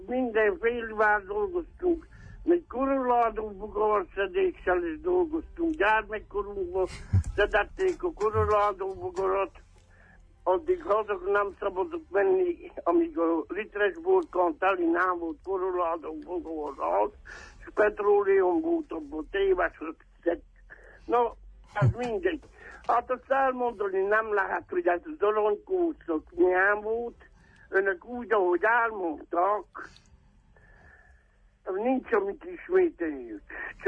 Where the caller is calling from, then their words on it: Miercurea Ciuc, Harghita, Romania; Csíkszeredából.